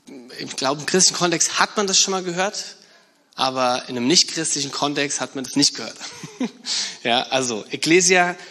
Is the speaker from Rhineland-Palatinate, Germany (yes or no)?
yes; Rhineland-Palatinate, Germany; ich komme aus der Nähe von Mainz